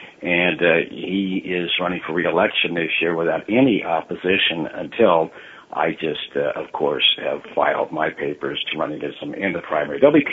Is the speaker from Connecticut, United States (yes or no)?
no; Pomona, California, United States; I actually grew up in Pomona, California. Uh-huh. You know, I went to Pomona High School.